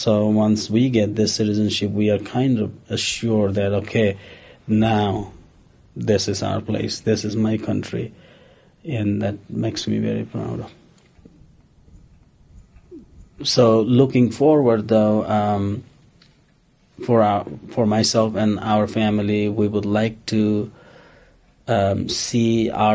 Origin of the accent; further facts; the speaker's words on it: Bhutan; English is a second language; now in United States; I am originally from Bhutan. It's a country between India and China, and I have been in the United States for about 8.5 years now.